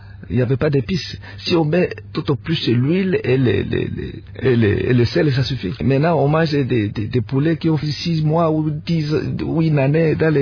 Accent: Bukavu, South Kivu, DR Congo; Et les courses qui étaient chez moi à Kadutu pour aller à Bagheera, c'est une dizaine de kilomètres à pied, matin et le retour.

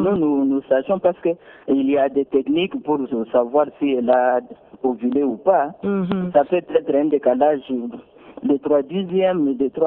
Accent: DR Congo; Bon, je crois que le problème d'enfant, en tant qu'Africain, particulièrement en tant que Congolais

